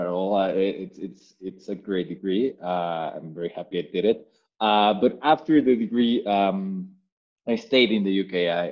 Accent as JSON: {"language": "English", "country": "Mexico", "tie": "born or raised there", "said": "I'm Mexican. I grew up in Mexico all the way through college. I did university here. I did applied mathematics at a university called UNAM, which is a technical university here in Mexico"}